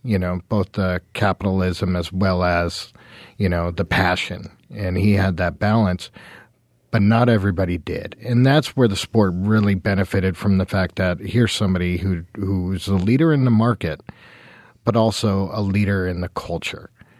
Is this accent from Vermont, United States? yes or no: yes; Killington, Vermont, United States; growing up in Killington, Vermont, southern Vermont, we would make pilgrimages to Manchester.